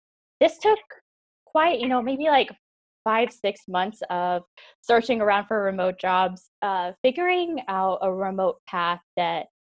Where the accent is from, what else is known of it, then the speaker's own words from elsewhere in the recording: Kansas City, Missouri, United States; back to my last semester at university, back to Warrensburg in Kansas City, I was so excited to be back home. I was ready to, you know, stay in Kansas City the rest of my life, be around my family and friends.